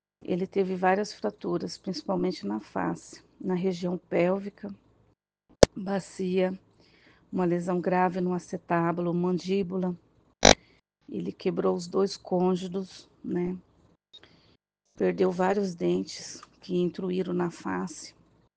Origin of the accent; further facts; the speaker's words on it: Sinop, Mato Grosso, Brazil; Então, a gente é de Sinop, né?